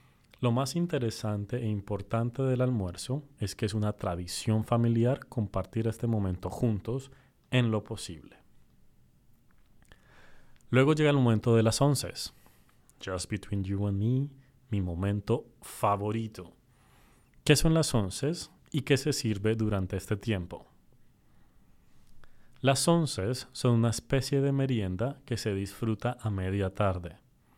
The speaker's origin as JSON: {"language": "Spanish", "country": "Colombia", "said": "soy profesor en la Universidad de Virginia y soy de Colombia."}